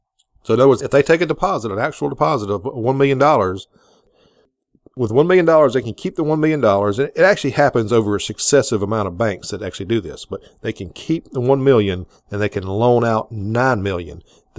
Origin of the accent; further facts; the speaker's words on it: United States; I'm an American citizen, and I'm concerned about what's going on with my country.